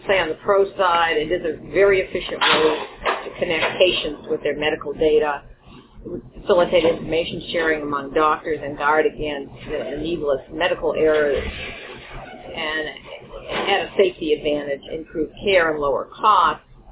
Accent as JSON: {"language": "English", "region": "Virginia", "country": "United States", "said": "My home state, Virginia, the Department of Health has created a master patient index"}